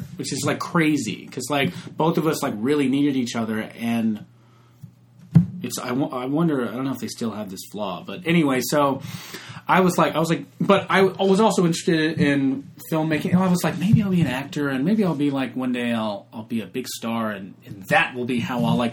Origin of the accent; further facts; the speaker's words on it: Atlanta, Georgia, United States; also born or lived in New York; I'm from Atlanta. I grew up in Atlanta and went to NYU but always, always totally obsessed with movies.